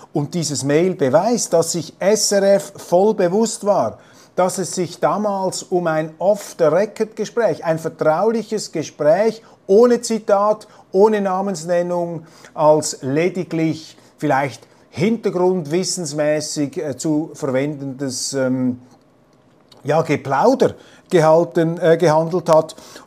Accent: Switzerland; Ich will da auch nicht als Schweizer sozusagen reintrampeln in diese Befindlichkeiten

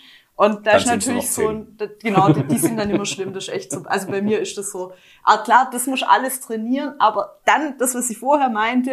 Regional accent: Backnang, Baden-Württemberg, Germany; also born or lived in Stuttgart; Ganz ursprünglich komme ich aus Backnang.

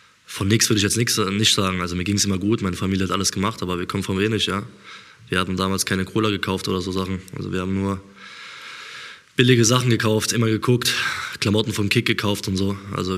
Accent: Ludwigshafen, Rhineland-Palatinate, Germany; also born or lived in Mannheim; In Ludwigshafen, aufgewachsen, geboren. In Ludwigshafen aufgewachsen und in Mannheim halt, ja.

